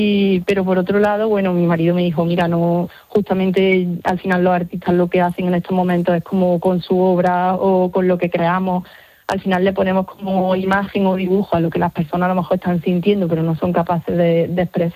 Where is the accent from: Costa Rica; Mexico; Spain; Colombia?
Spain; Córdoba, Andalusia; yo soy aquí de Córdoba, evidentemente pues toda la tragedia pues nos marcó muchísimo a las personas aquí.